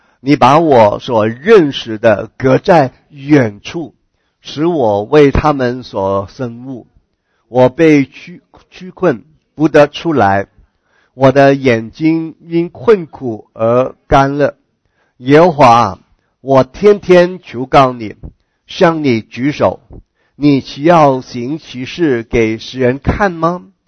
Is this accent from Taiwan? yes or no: no; China; 认为死了就是我们中国人说一了百了了